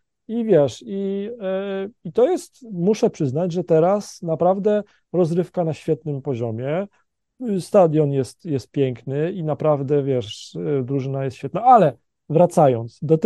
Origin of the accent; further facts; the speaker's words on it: Szczecin, West Pomeranian Voivodeship, Poland; bo ja jestem ze Szczecina